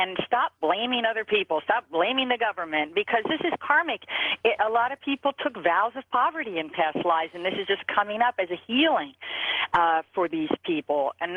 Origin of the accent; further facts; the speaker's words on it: Pennsylvania, United States; now in Los Angeles, United States; Originally, we're from Philly. We're from outside of Philadelphia, a small rural town. But we live in Los Angeles for many years now.